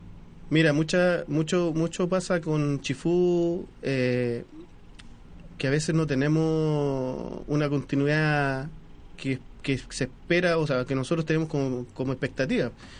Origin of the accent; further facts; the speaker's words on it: Maipú, Santiago Metropolitan Region, Chile; Sí, somos todos de acá de Maipú, yo soy de Ciudad Satélite